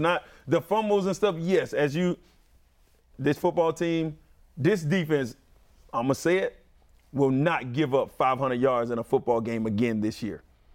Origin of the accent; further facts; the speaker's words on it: Florida, United States; I grew up in Florida. It's hot.